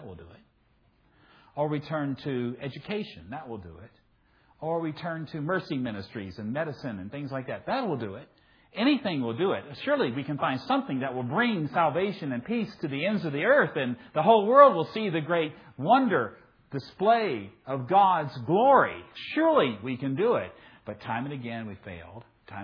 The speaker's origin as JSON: {"language": "English", "region": "Southern United States", "country": "United States", "said": "I'm a Southerner, so I can say that, okay?"}